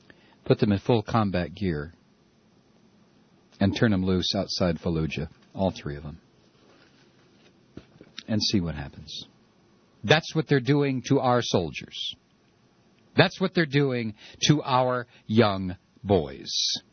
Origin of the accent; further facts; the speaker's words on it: Indianapolis, Indiana, United States; was from Indianapolis, my hometown.